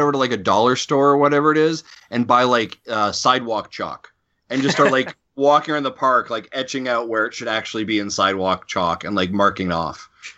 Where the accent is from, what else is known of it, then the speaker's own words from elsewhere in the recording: Canada; Of course, I'm very Canadian that way.